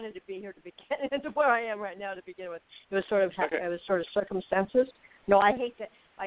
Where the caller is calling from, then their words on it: Arizona, United States; I'm in Burning, Arizona.